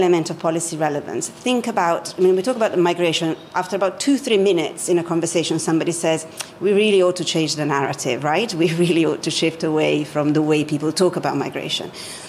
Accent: Milan, Lombardy, Italy; now in London, United Kingdom; I was literally sitting at my desk at the computer in March 2020 in London. I'm originally from Milan.

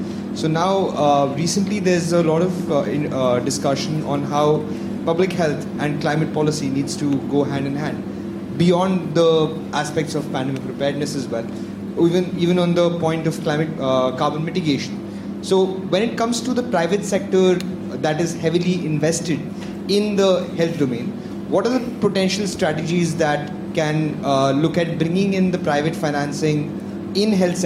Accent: India; I'm from India.

